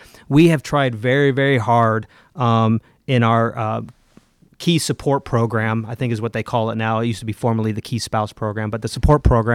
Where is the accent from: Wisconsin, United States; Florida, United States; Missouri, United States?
Missouri, United States; St. Louis; I hail from St. Louis, Missouri area, and I fly in every month.